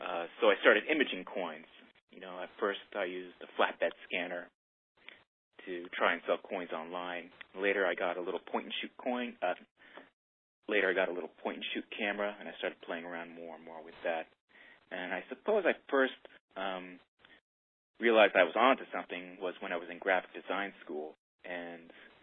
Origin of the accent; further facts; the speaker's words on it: Canada; Did I mention I'm Canadian?